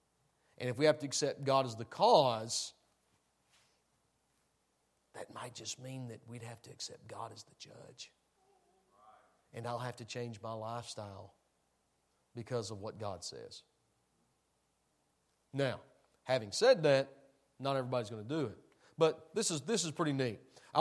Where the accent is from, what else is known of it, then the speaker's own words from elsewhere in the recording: Tennessee, United States; I know I'm from Tennessee, but I know that much.